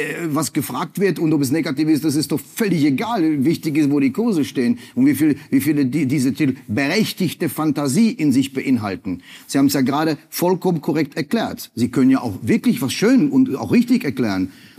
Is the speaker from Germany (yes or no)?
yes; Germany; Ich bin Deutscher, das wissen Sie.